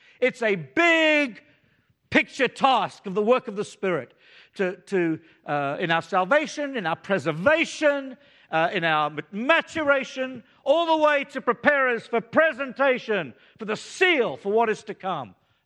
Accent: United Kingdom; You know, well, we don't express ourselves that kind of way. We're British.

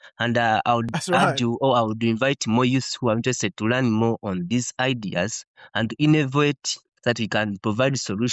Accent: Central Region, Uganda; But currently, I'm born and raised in Central Uganda. Yeah, where I'm residing is Central Uganda.

